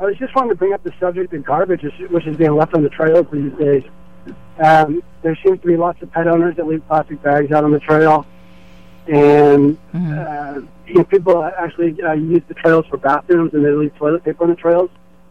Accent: California, United States; But I was born in San Francisco, raised in Marin, and I love our outdoor system

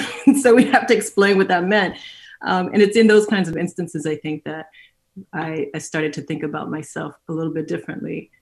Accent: Houston, Texas, United States; And I grew up in Houston. And then right outside the outskirts of Houston, there was a place called Jacinto City.

